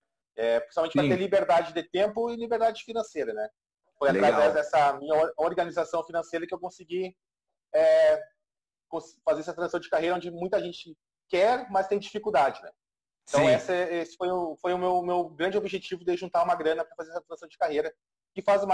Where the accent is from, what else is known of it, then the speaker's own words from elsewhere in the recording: Rio Grande do Sul, Brazil; tenho 33 anos, sou gaúcho.